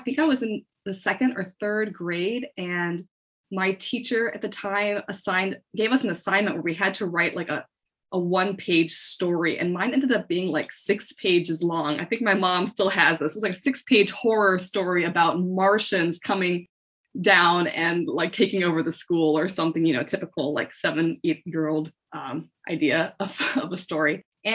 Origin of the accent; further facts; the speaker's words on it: United States; I'm an American author of crime and thriller novels